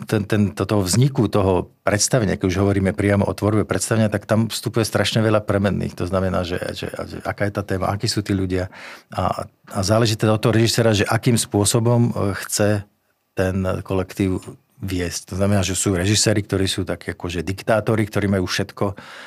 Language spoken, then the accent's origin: Slovak; Žilina Region, Slovakia; A ja keďže pochádzam z Oravy